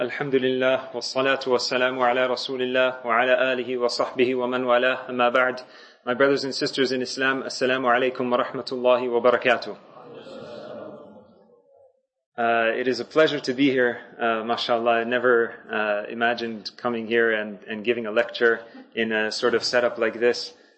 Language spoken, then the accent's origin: English; Canada; I'm from Canada, and this is something really interesting for me to see.